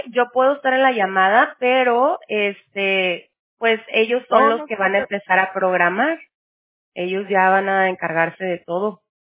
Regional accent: Tijuana, Baja California, Mexico; now in California, United States; Soy de Tijuana, originaria de Tijuana, viviendo en California.

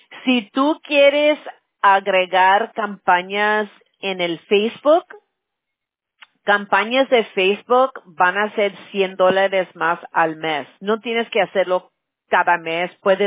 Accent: California, United States; accent: pocho; Spanish is a second language; Yo soy de California. Mi español es más como de pocha. Mis abuelos eran de México, ¿no?

